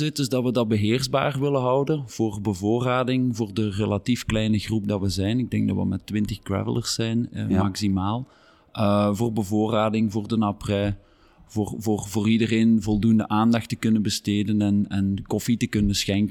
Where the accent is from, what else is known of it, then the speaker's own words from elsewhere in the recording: Overpelt, Limburg, Belgium; Wel, ik ben eigenlijk van Noord-Limburg afkomstig, van Overpelt.